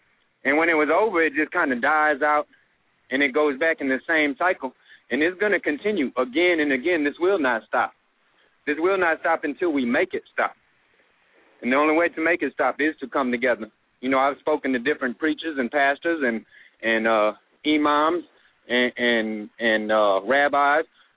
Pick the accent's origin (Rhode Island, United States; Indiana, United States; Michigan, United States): Michigan, United States; Benton Harbor; I remember growing up in Benton Harbor, Michigan, and it was so beautiful.